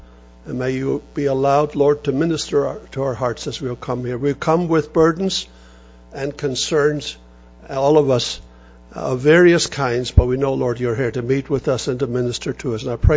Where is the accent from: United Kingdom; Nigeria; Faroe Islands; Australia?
Faroe Islands; accent: Faroese; first language Faroese; English is a second language; now in United States; But I still have that slight Faroese accent because of my native tongue. When I came to the States in 65, I didn't speak a word of English.